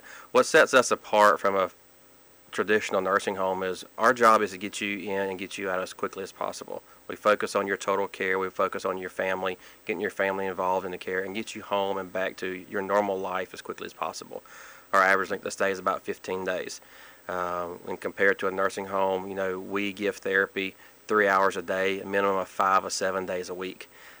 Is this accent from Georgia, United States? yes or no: yes; Douglas, Georgia, United States; I grew up in a little town called Douglas, Georgia, down in South Georgia.